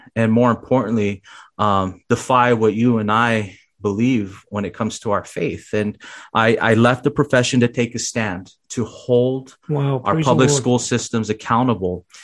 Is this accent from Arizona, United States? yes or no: yes; Phoenix, Arizona, United States; I'm originally from South Phoenix, Arizona, born and raised in Phoenix. And I moved out to Pinal County. It's going on 7 years now.